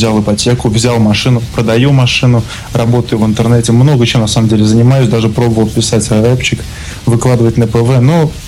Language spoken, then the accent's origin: Russian; Samara, Samara Oblast, Russia; Я из Самары.